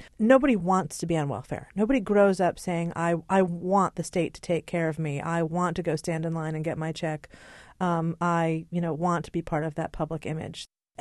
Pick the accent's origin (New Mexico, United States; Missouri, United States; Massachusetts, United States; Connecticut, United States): Connecticut, United States; Hartford; I'm not a New York kid or socialite. I'm from Hartford, Connecticut. I don't have family here.